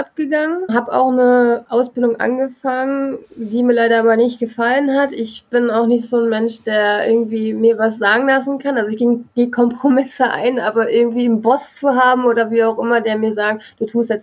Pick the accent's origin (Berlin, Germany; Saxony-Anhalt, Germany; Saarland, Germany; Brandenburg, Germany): Berlin, Germany; Ja, ich bin richtige Berlinerin.